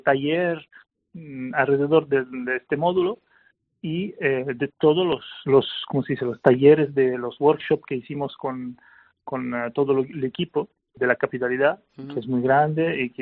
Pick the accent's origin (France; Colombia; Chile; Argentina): France; Paris, Île-de-France; Spanish is a second language; now in Spain; yo no soy ni español, entonces viniendo de fuera y viniendo de una ciudad de París